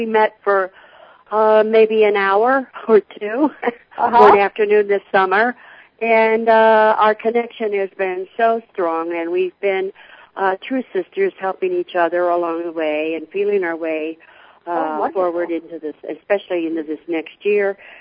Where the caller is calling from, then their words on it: New York, United States; I'm in New York.